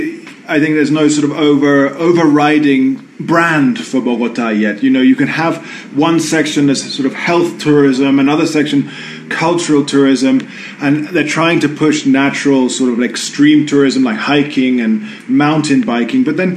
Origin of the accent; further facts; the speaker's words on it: London, United Kingdom; you come from Buenos Aires, I come from London.